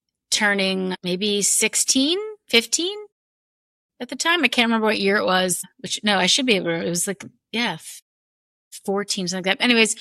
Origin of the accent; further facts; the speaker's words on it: New York, United States; also born or lived in Brookline / Framingham; I was born in Brookline, lived in Framingham until I was three. We moved to New York.